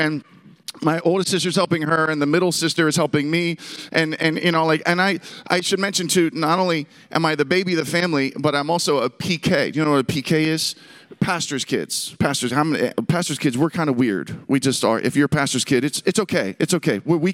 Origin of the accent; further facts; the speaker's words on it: Pittsburgh, Pennsylvania, United States; So I grew up in Pittsburgh. That's where we're living again. I grew up in Pittsburgh, two older sisters, baby of the family.